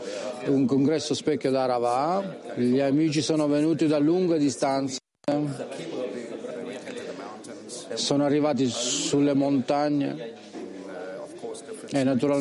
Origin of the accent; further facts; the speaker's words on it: Mexico; Vengo dal Messico.